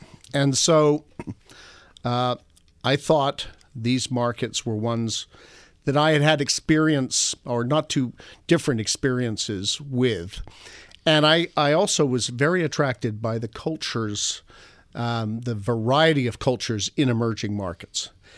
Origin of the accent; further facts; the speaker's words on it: Toronto, Ontario, Canada; born there; I was born in Toronto